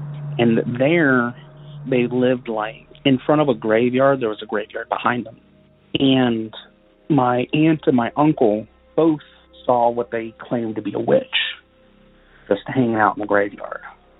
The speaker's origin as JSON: {"language": "English", "town": "Union", "region": "Kentucky", "country": "United States", "said": "I'm from Union, Kentucky."}